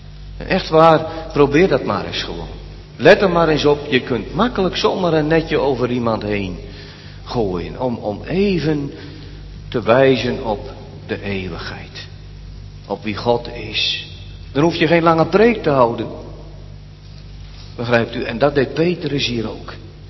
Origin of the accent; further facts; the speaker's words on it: Urk, Flevoland, Netherlands; accent: Noords; now in Barendrecht, Netherlands; Ja, ik zeg, ik kom uit Urk. Ik heb inderdaad een Noords accent, maar ik woon hier al een jaar of 15, meer dan 15 jaar.